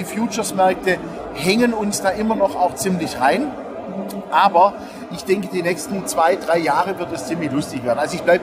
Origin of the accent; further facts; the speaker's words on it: Stuttgart, Baden-Württemberg, Germany; born there; Also erstmal Stuttgart ist meine Geburtsstadt, ja, habe ich ja auch lange genug gelebt und es ist immer wieder schön, mal heimzukommen, logischerweise.